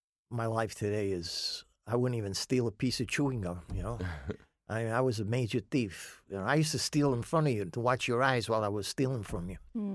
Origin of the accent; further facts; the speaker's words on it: New York City, New York, United States; born there; I was born actually in Little Italy on the Village.